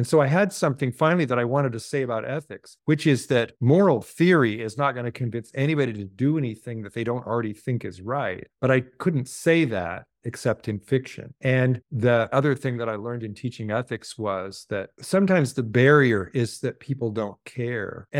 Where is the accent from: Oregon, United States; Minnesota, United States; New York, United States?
Oregon, United States; Portland; born or raised there